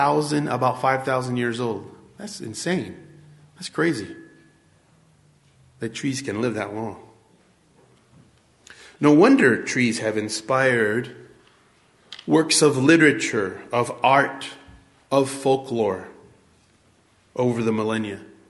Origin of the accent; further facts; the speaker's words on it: Alpine, Texas, United States; I remember one time when I was a kid growing up in Alpine, Texas